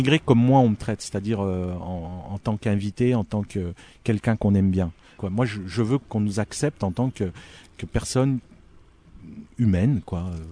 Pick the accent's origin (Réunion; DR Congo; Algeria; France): Algeria; Je te parle des Algériens parce que je suis algérien